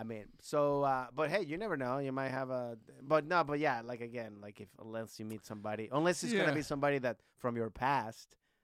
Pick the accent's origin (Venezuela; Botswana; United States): Venezuela; I grew up in Venezuela